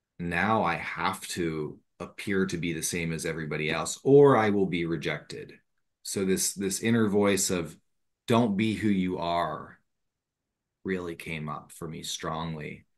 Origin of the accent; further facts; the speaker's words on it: Pittsburgh, Pennsylvania, United States; moved away as an adult; I knew I had to leave Pittsburgh. I'm from born and raised in Pittsburgh. I met devotees in Pittsburgh. I did my education in Pittsburgh.